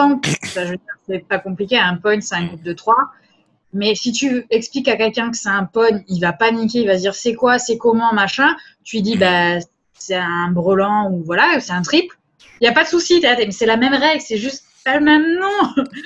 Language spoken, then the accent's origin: French; France; moved away as an adult; now in Montreal, Canada; Je venais d'arriver sur Montréal, parce que là-bas, je suis française